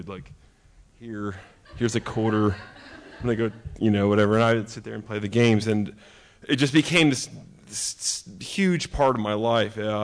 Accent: Maryland, United States; I grew up in Harford County. I'm the youngest of five children in a house of, I guess, seven people.

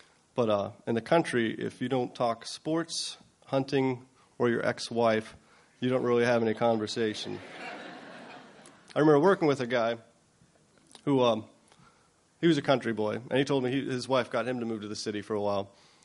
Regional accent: California, United States; Like I said, I was from California.

